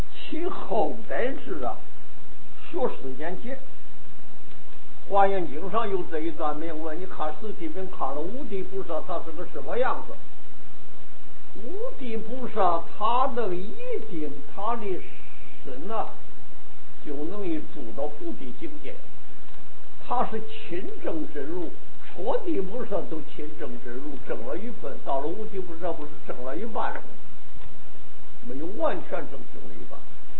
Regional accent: Taiwan; 也不是我们台湾人可以想象得到。

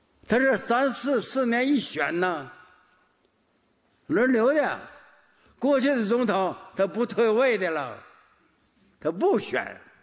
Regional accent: Northeast China, China; born there; 我生在东北，我东北是三个土匪头子，那时候叫奉天，奉天吉林黑龙江

